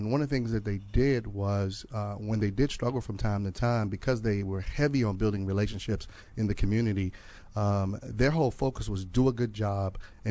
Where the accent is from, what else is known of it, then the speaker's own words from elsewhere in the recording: Washington, District of Columbia, United States; Well, originally from Washington, D.C.